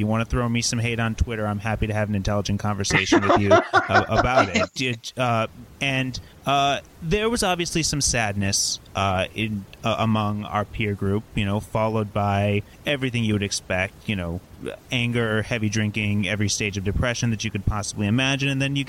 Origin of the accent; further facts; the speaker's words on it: United States; You're right. I am a dude. I am an American dude.